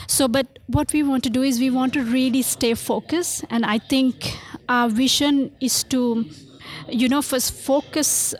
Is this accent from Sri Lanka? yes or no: yes; Sri Lanka; And I come from Sri Lanka and we didn't have this in Sri Lanka.